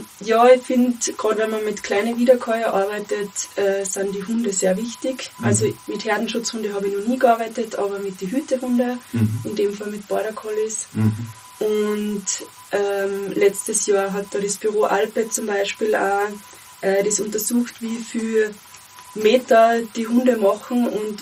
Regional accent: Salzburg, Austria; Aus dem Lungau.

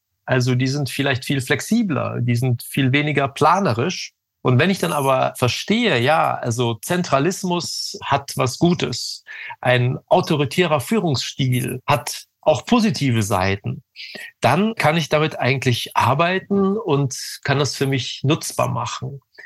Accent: Germany; als Deutscher

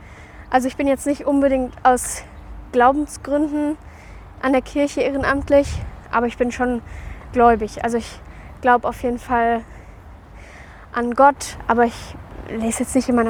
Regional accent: Bottrop, North Rhine-Westphalia, Germany; Ich bin ja in Bottrop aufgewachsen und war dann da auch immer als Teilnehmerin bei der Kinderbibelwoche zum Beispiel.

